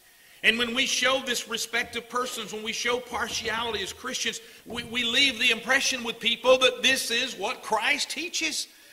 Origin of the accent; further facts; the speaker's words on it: Selma, Alabama, United States; I grew up in Selma, Alabama. We had a little racial tension at times.